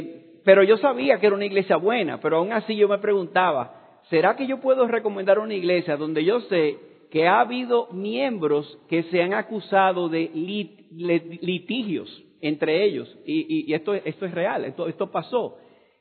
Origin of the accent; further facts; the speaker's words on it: Florida, United States; Ahí donde vivo es una ciudad que está alrededor de Fort Lauderdale. ¿Sabes cuántos nombres raros, verdad? Pero yo le digo a la gente para que no se compliquen, yo vengo del sur de la Florida